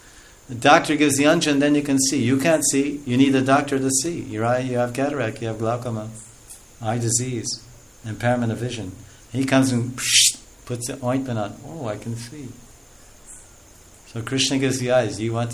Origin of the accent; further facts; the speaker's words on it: Russia; Look, I'm from Russia. We like peanut butter cookies.